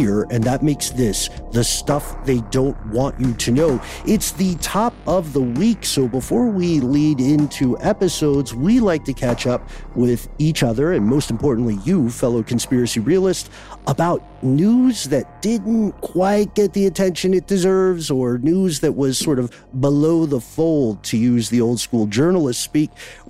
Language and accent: English; Nashville, Tennessee, United States; we're gonna travel to my hometown of Nashville, Tennessee